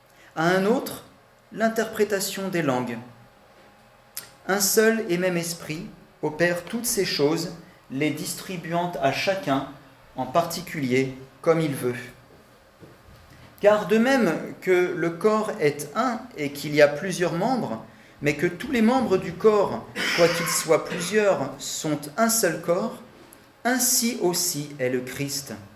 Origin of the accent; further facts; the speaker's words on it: Île-de-France, France; now in Nîmes, France; nous n'avons pas toujours été à Nîmes. Ça fait seulement bientôt 2 ans que nous y sommes. Avant cela, nous étions en région parisienne où nous avons grandi.